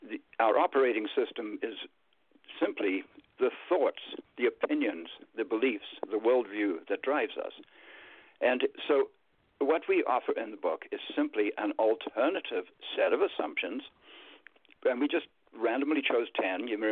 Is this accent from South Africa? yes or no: yes; South Africa; I grew up in South Africa, as you said.